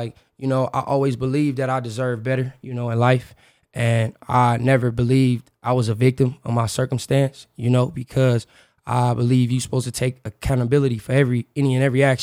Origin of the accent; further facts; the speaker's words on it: Los Angeles, California, United States; now in Salt Lake City, United States; So, I'm from South Central Los Angeles. I grew up in the Crenshaw District, you know, shout out my hometown, right on Fifth Avenue in Florence.